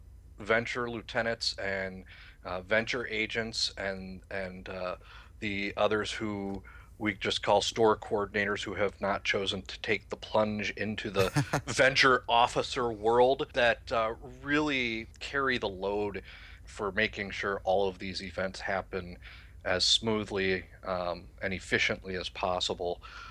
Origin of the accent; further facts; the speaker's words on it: Minnesota, United States; I am from the Twin Cities in Minnesota. That'd be Minneapolis and St. Paul area.